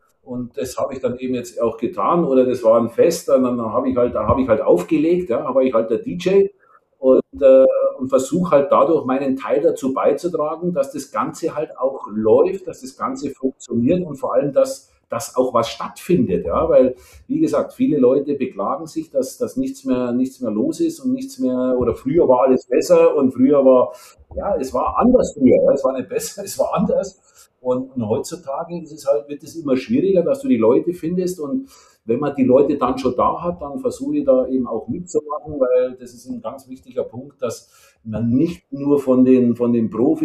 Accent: Bavaria, Germany; Also ich bin aus Bayern, also aus Umgebung von München.

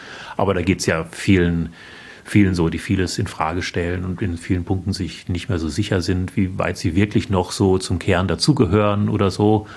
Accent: Münster, North Rhine-Westphalia, Germany; Also ich bin in Münster geboren und aufgewachsen, also in einer sehr, also zumindest historisch, einer sehr katholisch geprägten Stadt. Und ich war dann 2 Jahre in Hildesheim

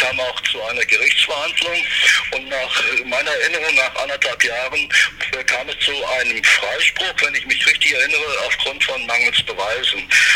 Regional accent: Fulda, Hesse, Germany; Ich bin in Fulda geboren und aufgewachsen und letztendlich habe ich eine sehr enge Beziehung zu Fulda.

